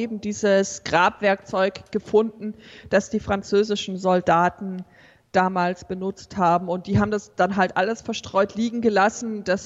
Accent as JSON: {"language": "German", "town": "Esslingen", "region": "Baden-Württemberg", "country": "Germany", "said": "Ich komme ursprünglich aus Esslingen, also das ist bei Stuttgart"}